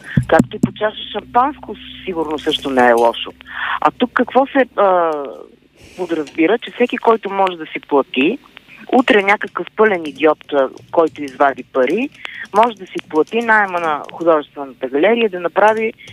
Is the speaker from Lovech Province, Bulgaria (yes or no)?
no; Sofia, Sofia City, Bulgaria; Аз говоря като кореняк софиянец